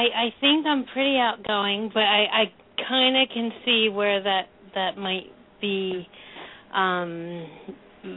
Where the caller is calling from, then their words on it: New Hope, Pennsylvania, United States; I am from New Hope, Pennsylvania.